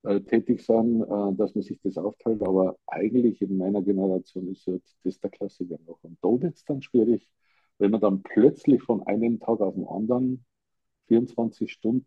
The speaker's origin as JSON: {"language": "German", "town": "Munich", "region": "Bavaria", "country": "Germany", "accent": "Munich dialect", "said": "Ich hoffe, die Zuhörer haben meine Münchner Mundart gut verstanden."}